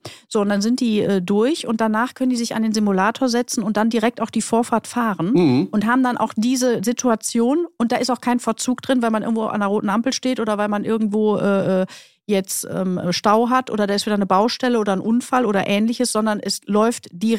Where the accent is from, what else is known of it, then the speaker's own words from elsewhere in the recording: Krefeld, North Rhine-Westphalia, Germany; Also ich komme ja aus Raum Krefeld, ne? Wir haben da ein paar.